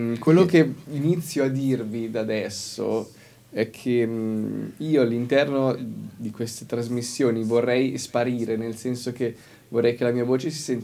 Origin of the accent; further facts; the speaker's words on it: Chiasso, Ticino, Switzerland; Anch'io sono di Chiasso.